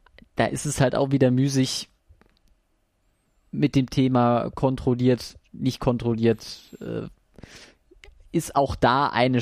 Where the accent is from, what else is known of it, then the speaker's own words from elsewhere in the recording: Cologne, North Rhine-Westphalia, Germany; wäre ich wahrscheinlich als Kölner auf jeden Fall auch